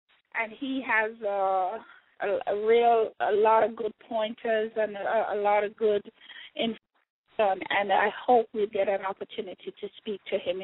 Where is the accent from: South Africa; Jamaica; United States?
Jamaica; I remember when growing up in Jamaica, you hear people talk about stoppage of water.